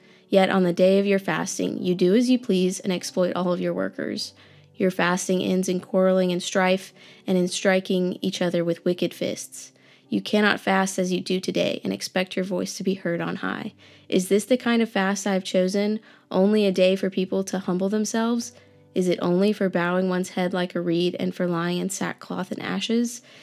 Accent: Senoia, Georgia, United States; I grew up in Georgia, about 45 minutes southwest of Atlanta, in a city called Senoia.

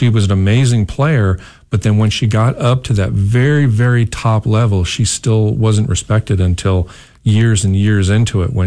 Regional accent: Rhode Island, United States; And I grew up in Rhode Island. So there's a St. Bernard's Catholic Church right there in Wickford.

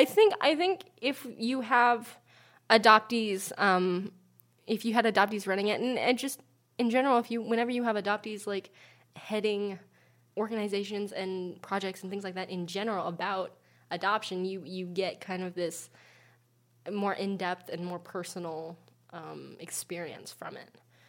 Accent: China; now in United States; I have some really, really close family friends that I've known for literally since I came from China.

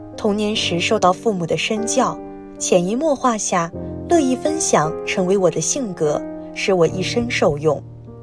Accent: Hong Kong; 小时候，我在香港长大，家中有七个兄弟姊妹

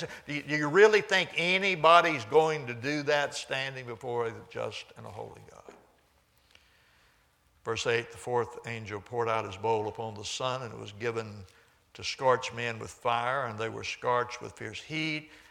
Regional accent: Houston, Texas, United States; I grew up in Houston when I was a kid growing up there.

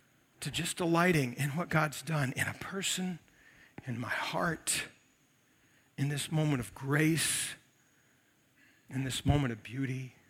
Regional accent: United States; But I know the score, and I'm an American.

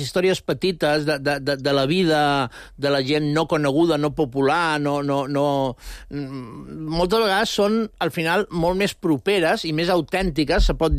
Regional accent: Sant Antoni, Balearic Islands, Spain; Jo som de Sant Antoni i mai no he dit pujo a Eivissa ni a Vila, seria.

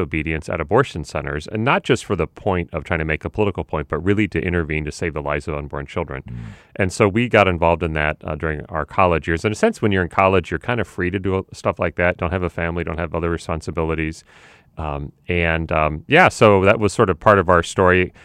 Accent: Omaha, Nebraska, United States; So I'm from Omaha, Nebraska. I was born and raised in Omaha.

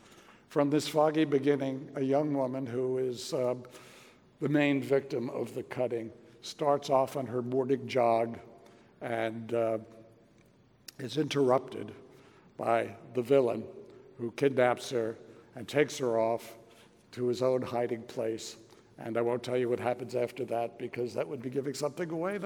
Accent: New York City, New York, United States; born there; He came from New York. He was born in the Bronx. I was born in Brooklyn.

